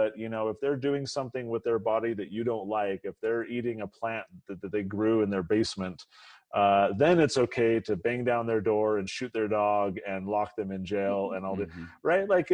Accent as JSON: {"language": "English", "town": "San Diego", "region": "California", "country": "United States", "tie": "born or raised there", "also_born_or_lived": "Utah", "said": "I went to school here in Utah, Brigham Young University. I grew up in San Diego."}